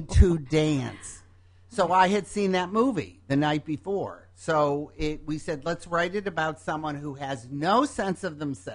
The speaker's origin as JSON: {"language": "English", "town": "Detroit", "region": "Michigan", "country": "United States", "tie": "born or raised there", "said": "When I was growing up in Detroit, it was the fourth wealthiest city in the United States."}